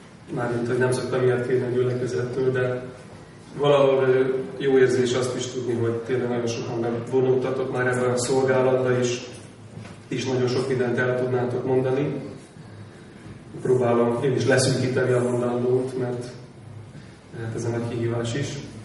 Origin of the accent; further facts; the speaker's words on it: Szeged, Csongrád-Csanád, Hungary; benyitottam Szegedre, ahol felnőttem